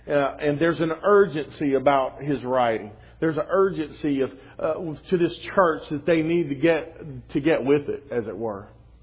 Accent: West Virginia, United States; but I grew up there in West Virginia, and in West Virginia, usually, at least in the day I grew up in, most people used coal or wood to heat their homes.

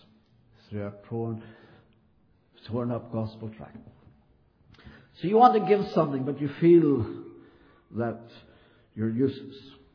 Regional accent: Ireland; I said, well, I'm from Ireland.

